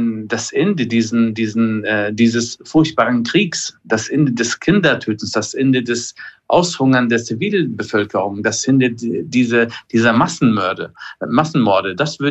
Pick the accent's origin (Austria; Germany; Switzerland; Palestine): Palestine; Wir als Palästinenser verlangen nicht weniger als die Umsetzung der internationalen Resolutionen